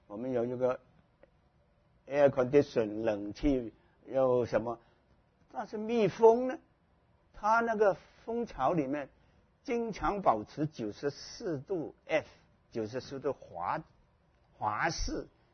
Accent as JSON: {"language": "Chinese", "country": "China", "said": "我们中国人有一句话讲得很多"}